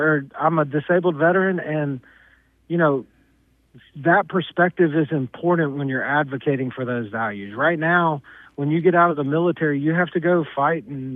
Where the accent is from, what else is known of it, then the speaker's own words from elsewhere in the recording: Alabama, United States; Well, I was raised in Baldwin County.